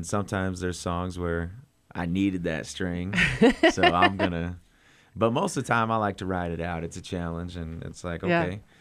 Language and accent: English; Lincoln, Nebraska, United States; now in Bellevue, United States; And I'm from Lincoln originally.